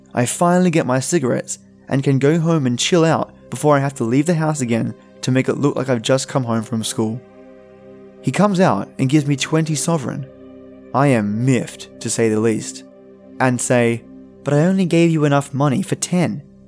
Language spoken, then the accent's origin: English; Wolverhampton, West Midlands, United Kingdom; I grew up in Wolverhampton, in the West Midlands, UK. I was 12 years old